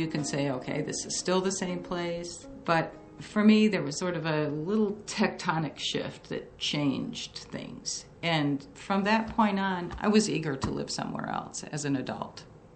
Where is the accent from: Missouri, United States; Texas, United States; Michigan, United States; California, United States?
Michigan, United States; Highland Park; I grew up in Highland Park, Michigan. On my particular street, there were 21 kids.